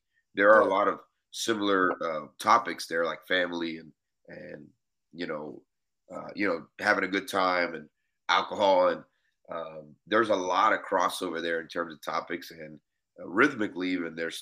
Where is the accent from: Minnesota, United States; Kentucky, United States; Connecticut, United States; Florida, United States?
Florida, United States; Miami; So I grew up in Miami, Florida, like I said, second generation Cuban American.